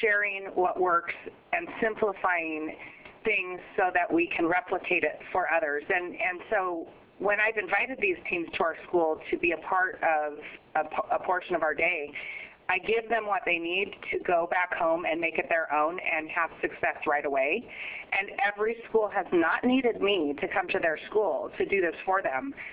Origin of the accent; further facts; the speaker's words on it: Kodiak, Alaska, United States; not only have I worked in rural Alaska, but I've worked throughout the state, and I'm from Kodiak originally. I love Alaska.